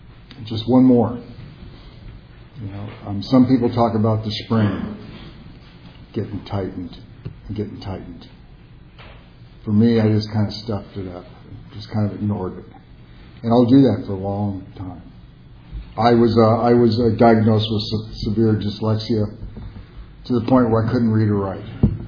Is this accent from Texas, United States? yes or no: no; Compton, California, United States; I was born in Compton. I was raised in Compton.